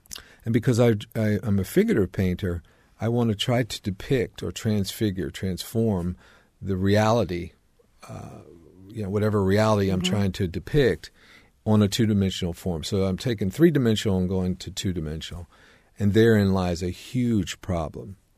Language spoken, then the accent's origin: English; Atlantic City, New Jersey, United States; I grew up in this very fertile environment. Growing up in Atlantic City, New Jersey, Atlantic City was the queen of resorts at one time, many, many years ago.